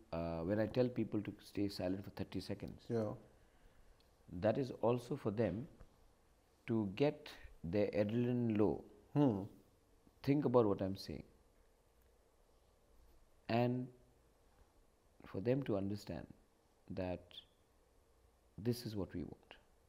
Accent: Shillong, Meghalaya, India; I grew up in Shillong. I studied in Shillong.

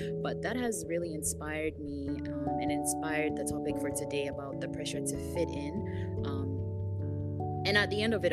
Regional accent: Ghana; because that's the kind of environment that I grew up in Ghana

